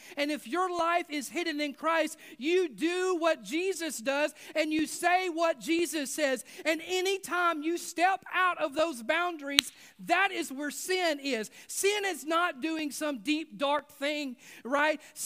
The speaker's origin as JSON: {"language": "English", "country": "United States", "said": "I'm not trying to be critical of being an American, because I love being an American, and I love cheeseburgers."}